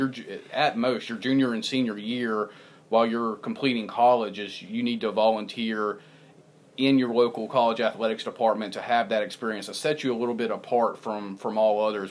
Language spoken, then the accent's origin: English; Southeast, United States; Maybe that's because I was raised in the Southeast, and it's a little different beast down here.